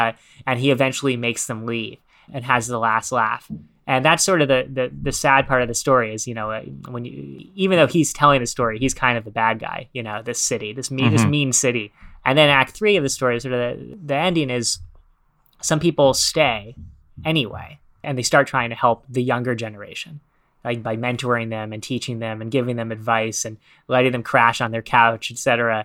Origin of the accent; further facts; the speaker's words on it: New York City, New York, United States; The City Speaks is a story told from the point of view of my hometown, New York City.